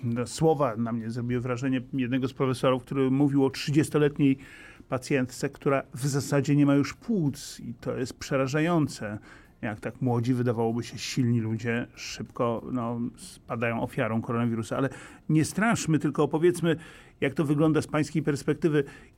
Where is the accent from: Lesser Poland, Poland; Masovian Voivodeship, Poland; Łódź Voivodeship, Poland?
Masovian Voivodeship, Poland; Warsaw; na przykład w Warszawie, obaj jesteśmy z Warszawy